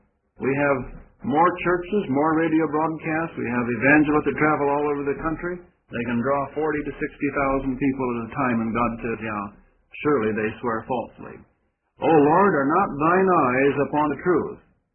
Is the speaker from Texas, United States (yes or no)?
no; Wisconsin, United States; born there; In my own home state where I was born in Wisconsin